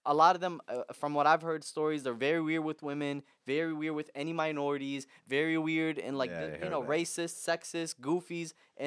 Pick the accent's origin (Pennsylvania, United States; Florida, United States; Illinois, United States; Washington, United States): Illinois, United States; Rockford; also born or lived in Iraq; Like, I'm from Iraq originally. You know what I mean? Like, I grew up Rockford, grew up in, like, started my comedy in Chicago.